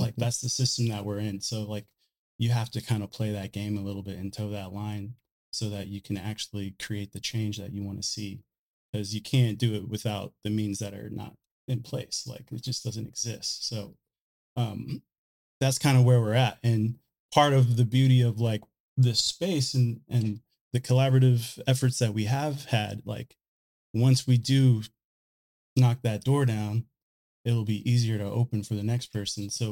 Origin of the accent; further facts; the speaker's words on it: Austin, Texas, United States; Like, I'm from Austin, Texas. I can't imagine like buying a building in Texas